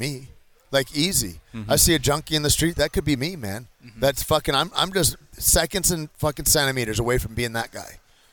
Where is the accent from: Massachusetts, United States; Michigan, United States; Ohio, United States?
Michigan, United States; I grew up in Michigan, and it was one of the most impoverished counties in Michigan